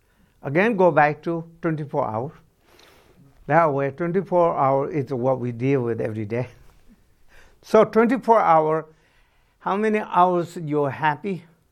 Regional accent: Tibet, China; And I'm from Tibet, so grow up with a yak stick and lamb chops and cheese and yogurt.

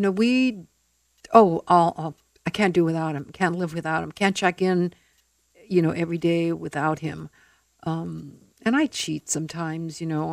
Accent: Honolulu, Hawaii, United States; Grew up in Honolulu. I went to Sacred Hearts Academy for 13 years.

